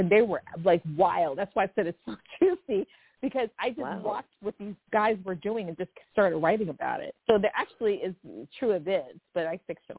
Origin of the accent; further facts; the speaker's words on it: California, United States; also born or lived in New Jersey / New York / United Kingdom; So I left New Jersey when I was a little girl. So I was raised in California. I was raised in the Valley. So I moved out here when I was really young.